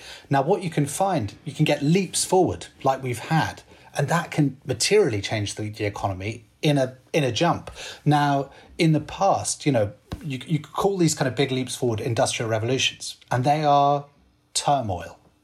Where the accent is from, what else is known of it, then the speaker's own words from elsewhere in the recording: London, United Kingdom; I'm a Londoner, so maybe I'm biased here